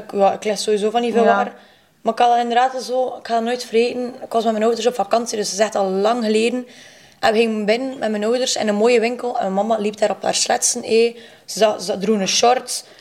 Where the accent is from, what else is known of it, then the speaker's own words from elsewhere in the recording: West Flanders, Belgium; accent: West Flemish; omdat ik BSO heb gevolgd, ben ik West-Vlaams. Dus dikke zever, hé. Ik ben een West-Vlaming. Ik ga het niet algemeen beginnen klappen.